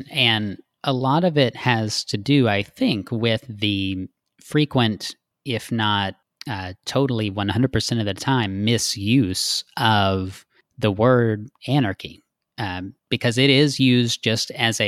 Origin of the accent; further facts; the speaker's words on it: Texas, United States; outside of my hometown in the middle of nowhere, Texas